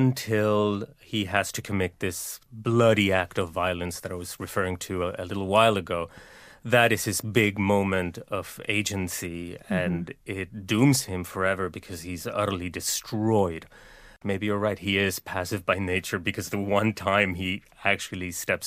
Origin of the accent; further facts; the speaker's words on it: Sweden; first language Spanish; English is a second language; also born or lived in Argentina / England; now in New York, United States; And I grew up in Sweden. We spoke Spanish at home, but I spoke Swedish out in the world. And I think that's actually how I got English. Then we all moved back to Argentina, but I decided that I wanted to live in England, where I moved, and then came to New York almost 20 years ago now.